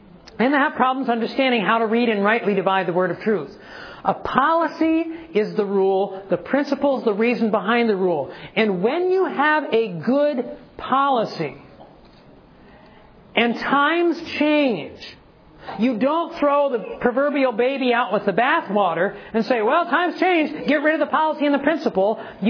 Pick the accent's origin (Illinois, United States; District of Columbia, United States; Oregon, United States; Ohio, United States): Ohio, United States; When I was in Ohio, I grew up in Ohio.